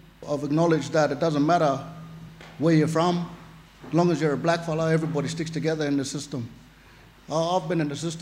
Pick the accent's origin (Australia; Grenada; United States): Australia; Darwin, Northern Territory; I come from Darwin, you know, like, so pretty much back in 2017, I come down to Melbourne, got into a bit of mischief, went back up to Darwin, got extradited back down to Melbourne. So me being Aboriginal and coming down to Victoria